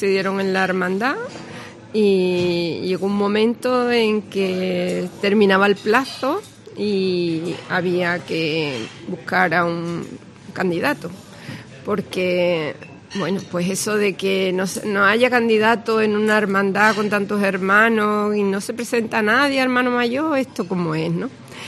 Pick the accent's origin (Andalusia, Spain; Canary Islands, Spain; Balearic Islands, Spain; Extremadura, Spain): Andalusia, Spain; Jerez de la Frontera; Bueno, yo soy de Jerez, de toda la vida, como mi padre